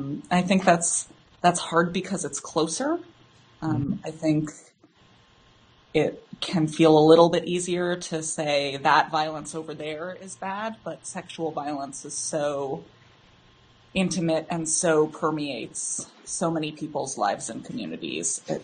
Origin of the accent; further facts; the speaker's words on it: United States; the context that I live in as a U.S. American.